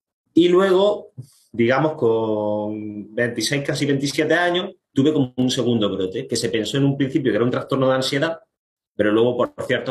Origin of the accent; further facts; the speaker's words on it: Linares, Andalusia, Spain; now in Granada, Spain; tengo 27, casi 28 años, soy de Linares, Jaén, pero vivo en Granada